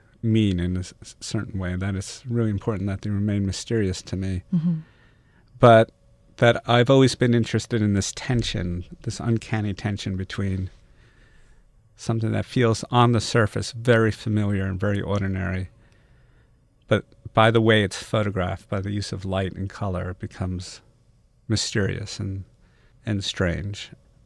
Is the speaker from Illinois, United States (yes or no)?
no; Brooklyn, New York, United States; Right. I'm from Park Slope in Brooklyn.